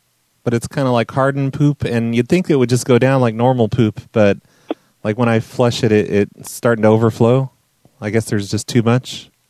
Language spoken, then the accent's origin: English; England, United Kingdom; because I'm from England